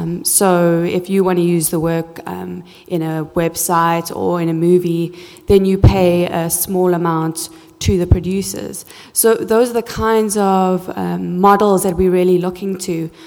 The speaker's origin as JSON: {"language": "English", "country": "South Africa", "said": "I'm from South Africa. I've been working with Creative Commons in California, in fact, for the last 9 months. And I'm on my way back to South"}